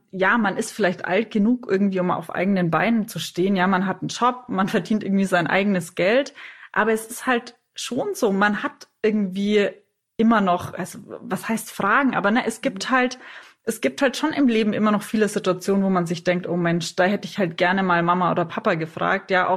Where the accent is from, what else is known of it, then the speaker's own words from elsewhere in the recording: Bavaria, Germany; now in Munich, Germany; ich komme eigentlich aus der Nähe von Nürnberg eben und habe dann woanders studiert und bin dann halt irgendwie auf Umwegen nach München gekommen